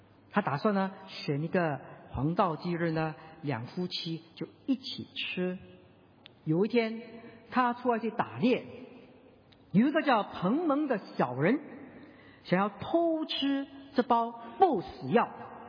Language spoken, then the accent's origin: Chinese; Singapore; 但是我老家新加坡一天都没有。